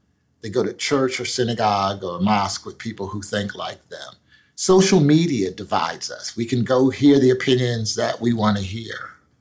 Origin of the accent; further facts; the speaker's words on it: Philadelphia, Pennsylvania, United States; The analogy I would use is with respect to education in my hometown of Philadelphia.